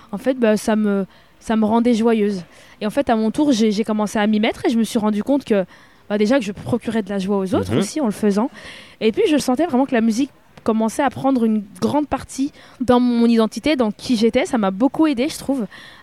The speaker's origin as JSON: {"language": "French", "region": "Flanders", "country": "Belgium", "tie": "born or raised there", "said": "Et donc, moi, c'est vrai que j'ai grandi en région flamande. Voilà. Donc, je parle parfaitement le néerlandais comme le français."}